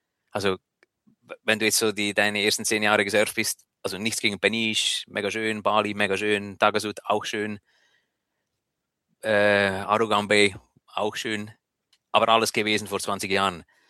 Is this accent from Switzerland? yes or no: yes; Switzerland; wenn ich sage, ich fahre Ski als Schweizer